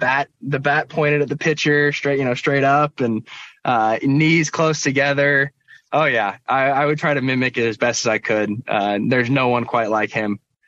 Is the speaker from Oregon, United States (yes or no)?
yes; Portland, Oregon, United States; born there; also born or lived in Seattle; So I was born in Portland. We actually moved up to Seattle for a year.